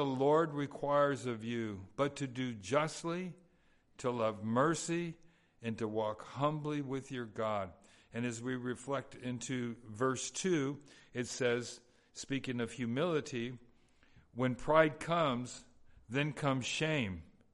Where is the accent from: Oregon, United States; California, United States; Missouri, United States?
California, United States; Knott's Berry Farm was a place we went to growing up in Southern California.